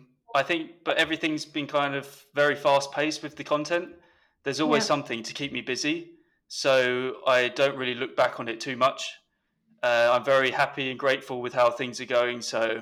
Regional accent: England, United Kingdom; Yeah, so I started playing when I was growing up in England in the school.

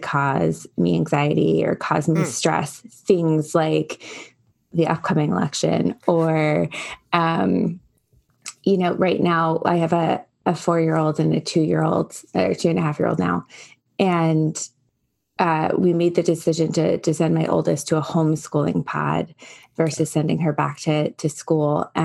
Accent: New York, United States; I'm also a New Yorker. But now I live in the Midwest, and so maybe the Midwest has rubbed off of me.

